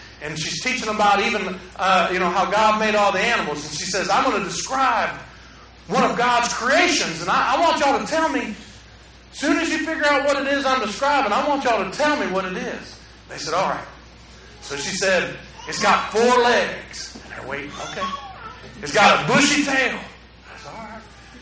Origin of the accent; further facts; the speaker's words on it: Michigan, United States; and y'all, I'm from Michigan, so don't get mad about the game I was